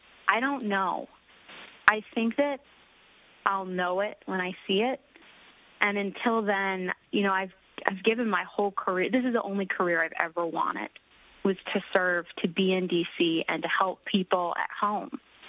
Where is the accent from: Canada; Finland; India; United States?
United States; you know, not just as an American voter, but as someone who's very dedicated to their career